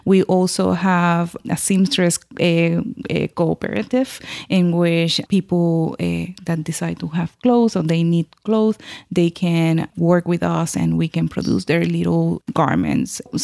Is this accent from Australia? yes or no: no; North, Puerto Rico; I'm from the North. Even in Puerto Rico, that is so little, we have different words